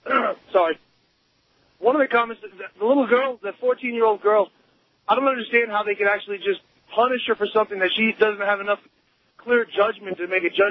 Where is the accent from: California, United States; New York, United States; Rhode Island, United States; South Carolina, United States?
New York, United States; Queens; I grew up in Queens. I've seen some really bad stuff